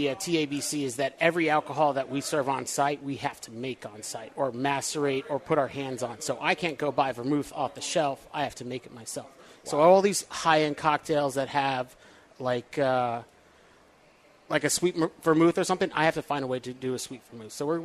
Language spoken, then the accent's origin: English; England, United Kingdom; born there; So my dad's military, so I traveled the world a lot. I was born in England, went back there as a little kid.